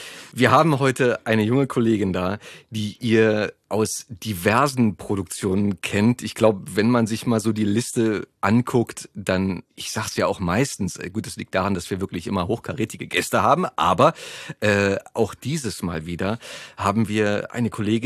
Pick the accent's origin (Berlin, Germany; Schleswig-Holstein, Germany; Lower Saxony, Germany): Berlin, Germany; born there; Geboren in Berlin, Lichtenberg, im Oscar-Zieten-Krankenhaus.